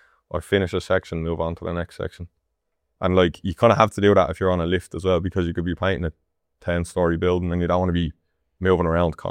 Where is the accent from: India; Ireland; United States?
Ireland; Yeah, probably. Yeah, I'd be proud of being Irish.